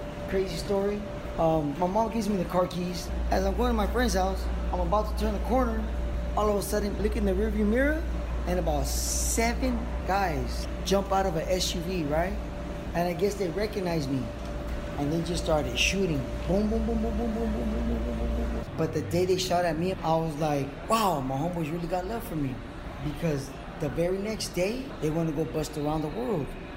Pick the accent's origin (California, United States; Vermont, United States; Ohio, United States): California, United States; Los Angeles; Hell no. I'm from East Los Angeles, baby.